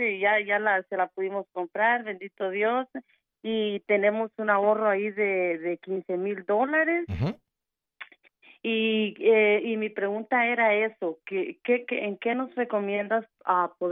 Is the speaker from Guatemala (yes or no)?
yes; Guatemala; moved away as an adult; Nosotros tenemos 13 años que llegamos a este país y llegamos de Guatemala. Ajá. A los 22 años.